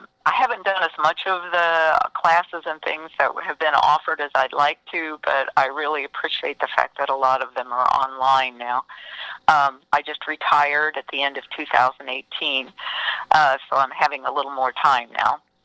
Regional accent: Lagodi, Indiana, United States; Well, I actually grew up in southern Indiana, in a little town called Lagodi, where I went to 12 years of Catholic school at St. John Parish.

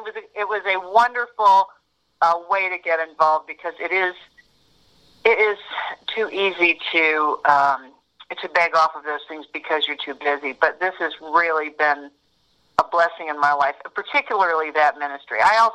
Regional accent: Indianapolis, Indiana, United States; I was born in Indianapolis at Coleman Hospital, as my parents like to remind me, in 1956.

